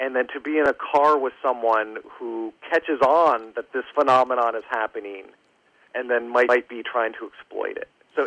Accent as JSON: {"language": "English", "region": "Pennsylvania", "country": "United States", "tie": "born or raised there", "lives_now": "New Jersey, United States", "said": "I live in New Jersey, but I grew up in Pennsylvania. So whenever I go home, I take Interstate 80 through the Poconos."}